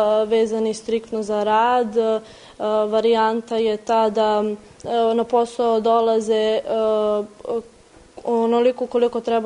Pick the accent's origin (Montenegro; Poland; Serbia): Serbia; jer mi ovdje kod nas u Srbiji samo Vegeta, So, Biber, dok oni tamo dosta imaju drugih začina.